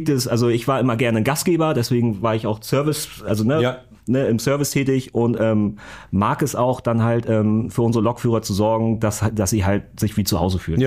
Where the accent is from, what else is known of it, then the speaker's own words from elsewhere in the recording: Hamburg, Germany; weil ich bin halt in Hamburg groß geworden, aufgewachsen. Ich wohne auch in Hamburg, Altona immer noch.